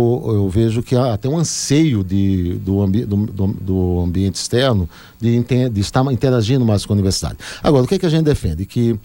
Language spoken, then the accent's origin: Portuguese; Recife, Pernambuco, Brazil; Eu sou recifense, sou pernambucano.